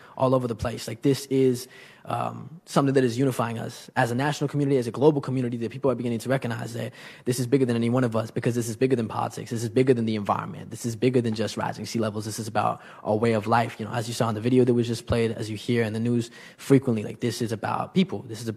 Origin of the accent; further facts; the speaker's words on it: Colorado, United States; when I was a little kid, growing up, I continued to see that growing up in Colorado, where we experience a lot of impacts from natural gas extraction